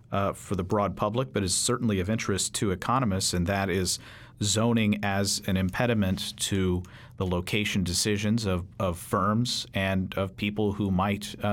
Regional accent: Louisville, Kentucky, United States; I'm from Louisville, and that's sort of an unpleasant chapter in Louisville's history.

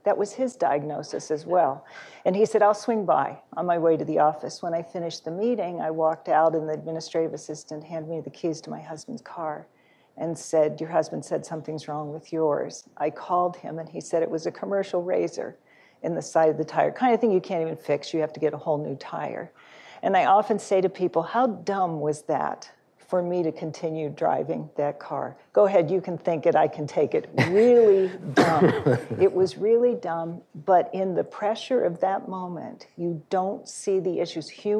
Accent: Phoenix, Arizona, United States; I'm from Phoenix. And by the way, it's cooler there than it is here today

